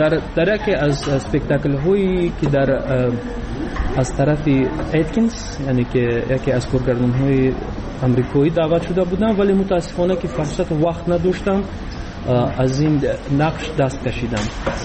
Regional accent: Tajikistan; چون که در بیرون از مرز تاجیکستان موسیقی ما رو نزدیکتر میکند با وطنمون.

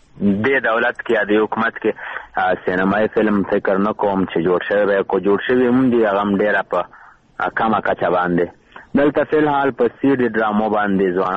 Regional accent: Kunar, Afghanistan; زه د کونړ ولایت یم د وټپور ولسوالۍ اوسېدونکی یم او عمر مې 24 کاله دی

